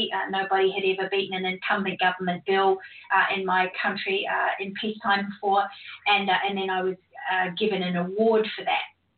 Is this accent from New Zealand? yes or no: yes; New Zealand; also born or lived in United States / Europe; now in Australia; I am a New Zealander, by the way, just to put that accent to bed. You're wondering where I'm from. I'm a New Zealander, but I live in Australia now. And I've lived in the United States and Europe.